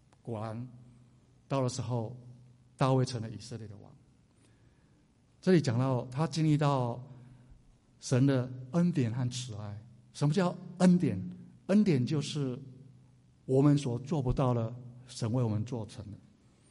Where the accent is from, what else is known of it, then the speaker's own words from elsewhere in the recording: Taiwan; moved away as an adult; now in Dallas, United States; 那对我在台湾成长的时候呢，到达拉斯啊非常的合适，因为我没有这个碰过下雪那么样的寒冷啊。